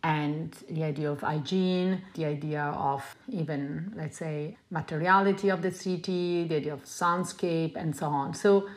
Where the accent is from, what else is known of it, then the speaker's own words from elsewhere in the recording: Italy; English is a second language; now in Montreal, Canada; I'm Italian, I'm not Canadian.